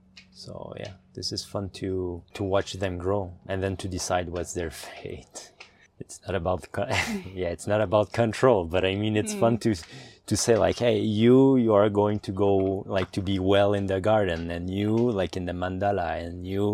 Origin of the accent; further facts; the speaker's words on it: Montreal, Quebec, Canada; I am from Montreal, Canada. I am 39 years old